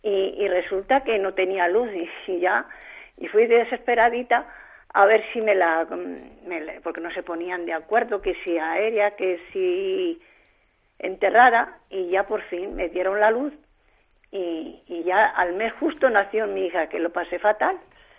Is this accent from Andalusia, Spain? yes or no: no; Mata de Cuéllar, Castile and León, Spain; born there; nací en Mata de Cuéllar el 1 de noviembre de 1948. Voy a hacer 71 años dentro de poquito.